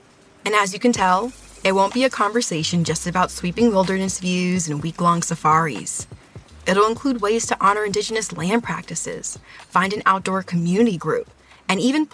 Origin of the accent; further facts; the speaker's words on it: Los Angeles, California, United States; As a kid growing up in Los Angeles, I loved being outside.